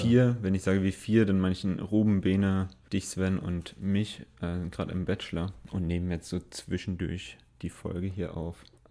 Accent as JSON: {"language": "German", "town": "Bad Kreuznach", "region": "Rhineland-Palatinate", "country": "Germany", "said": "Ich komme ja auch aus Bad Kreuznach, das ist das Witzige."}